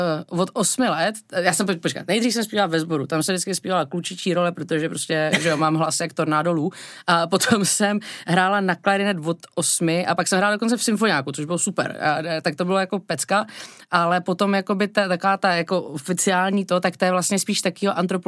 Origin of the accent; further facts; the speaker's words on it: Prague, Czechia; nevím, jak je to ve zbytku republiky, ale u nás v Praze